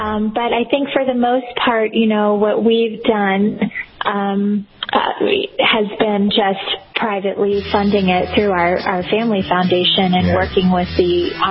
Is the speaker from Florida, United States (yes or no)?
yes; Orlando, Florida, United States; I grew up in Orlando, so we did not have a farm.